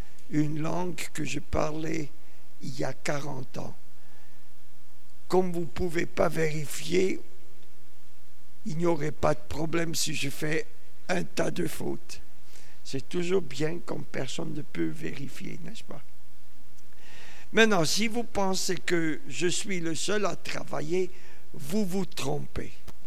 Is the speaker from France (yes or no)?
no; Switzerland; accent: Swiss German; French is a second language; Angela m'a toujours dit que ça n'a pas changé mon accent suisse-alémanique.